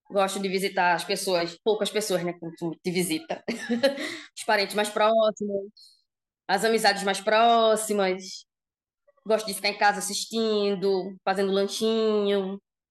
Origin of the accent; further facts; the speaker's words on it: Recife, Pernambuco, Brazil; now in Jaboatão dos Guararapes, Brazil; Eu tenho 38 anos, eu sou de Recife, mas moro em Jaboatão, dos Guararapes, que é uma cidade colada com Recife.